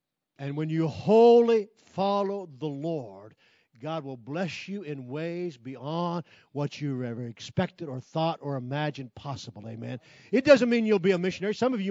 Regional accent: Ohio, United States; born there; moved away as an adult; I'm originally from Ohio. I didn't have any control of that. That's just where I was born. When I graduated high school and got smart, I went to Kentucky.

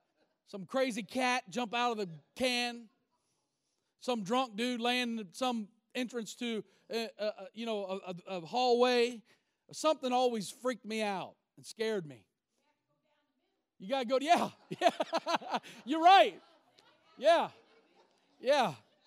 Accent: Covington, Kentucky, United States; And I grew up in Covington, down on the river in Cincinnati.

